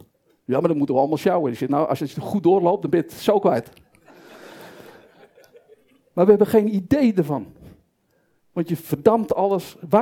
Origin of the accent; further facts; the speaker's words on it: Zaandam, North Holland, Netherlands; Ja, ik kwam uit Zaandam, zoals ik al zei.